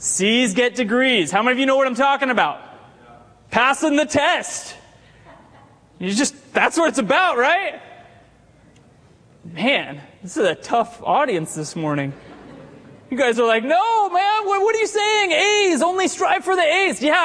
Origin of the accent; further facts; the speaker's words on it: Poway, California, United States; I'm born and raised in Poway. This is not exactly wilderness, although it was when I was younger.